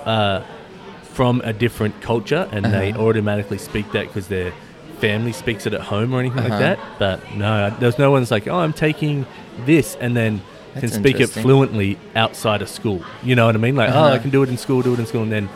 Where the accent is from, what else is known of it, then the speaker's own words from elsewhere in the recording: Australia; Yeah. I can hardly speak English as an Australian